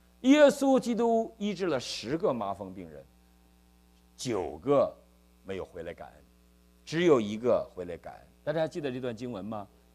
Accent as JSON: {"language": "Chinese", "region": "Northeast China", "country": "China", "said": "我是东北人"}